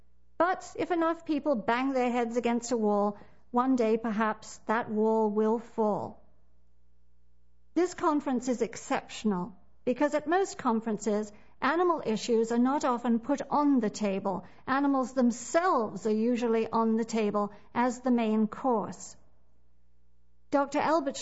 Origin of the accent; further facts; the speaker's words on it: India; Growing up in India, my mother's house was always full of human refugees, poor and disabled people, unwed mothers who had been cast out by their families, as well as orphaned animals.